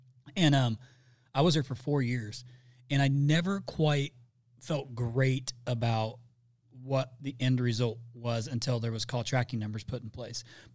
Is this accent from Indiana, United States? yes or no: yes; Indiana, United States; I'm from Indiana. You heard me say I grew up on a farm. I'm from the country, okay?